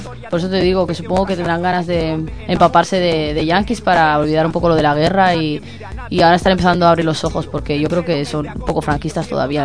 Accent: Morocco; Spanish is a second language; now in Spain; Sí, sí. Soy marroquí.

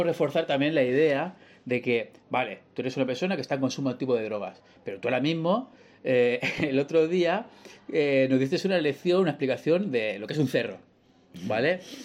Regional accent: Region of Murcia, Spain; Yo te lo digo porque yo soy murciano.

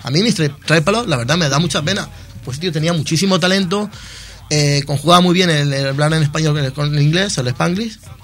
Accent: Mexico; born there; A ver, yo nací en México, ¿vale? Y tengo familia en Califa.

